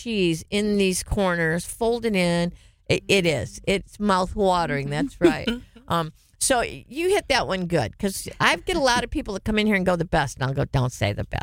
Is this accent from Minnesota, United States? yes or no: no; Detroit, Michigan, United States; And I'm from Detroit. So. Most of the time, I want that square Detroit pizza